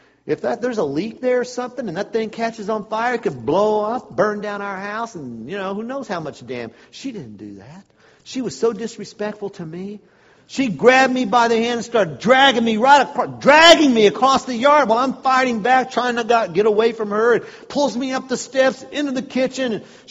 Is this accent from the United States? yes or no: yes; Roswell, United States; When I was growing up in Roswell, as a boy, I actually liked to light fires.